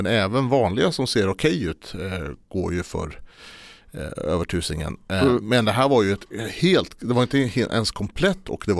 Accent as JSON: {"language": "Swedish", "town": "Falun", "region": "Dalarna County", "country": "Sweden", "tie": "born or raised there", "said": "jag är ju uppväxt i Falun och har ju gått runt där på Lugnet på idrottslektioner och sånt där."}